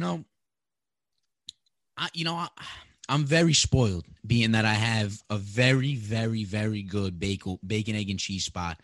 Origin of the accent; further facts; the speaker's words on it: New York, United States; I'm from New York, but I go to Jersey frequently.